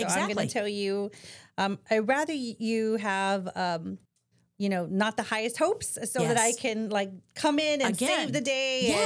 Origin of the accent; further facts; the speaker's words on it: San Antonio, Texas, United States; Born in San Antonio, raised San Antonio.